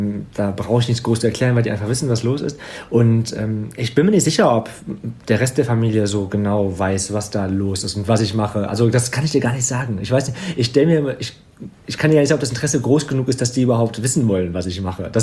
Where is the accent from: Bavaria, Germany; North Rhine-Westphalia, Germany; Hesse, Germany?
North Rhine-Westphalia, Germany; Wegberg; in dem Dorf, wo ich aufgewachsen bin, in Wegberg, zur Tafel und helfe da aus.